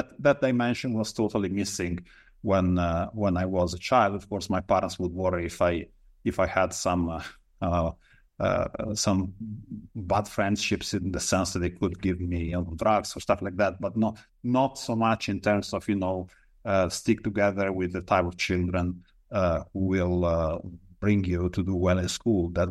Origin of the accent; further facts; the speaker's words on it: Italy; English is a second language; when I grew up in Italy, I had contact with the entire spectrum of the socioeconomic variation.